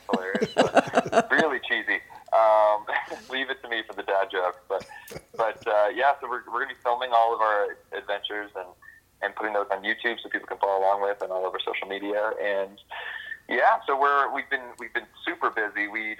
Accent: Sarnia, Ontario, Canada; we had to drive from Nashville back to my hometown of Sarnia, and we were there for a few weeks just kind of quarantining

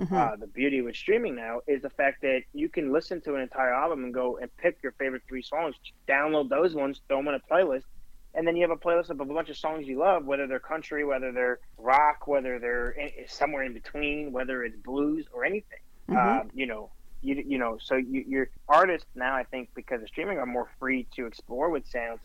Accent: Canada; now in Nashville, United States; You know, I'm Canadian living in Nashville.

